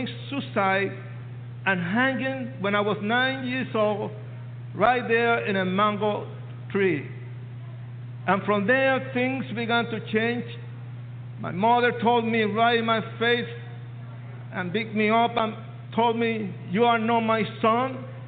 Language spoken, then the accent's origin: English; Puerto Rico; born there; When I was born in Puerto Rico, I didn't know nothing.